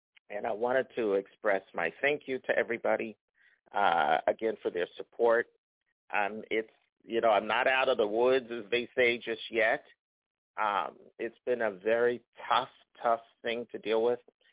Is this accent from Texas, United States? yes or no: no; New Jersey, United States; and I was growing up in New Jersey, and went on and did a whole bunch of other things.